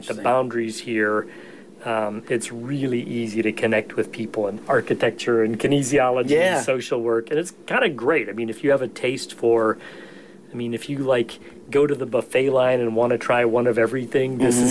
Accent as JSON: {"language": "English", "region": "Michigan", "country": "United States", "tie": "born or raised there", "said": "So I grew up outside Detroit, and I didn't go directly to college."}